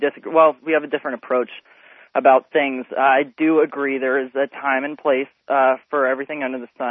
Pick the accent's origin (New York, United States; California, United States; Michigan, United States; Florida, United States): California, United States; Oakland; But I was raised in Oakland, and I was inundated with the liberal agenda growing up in schools.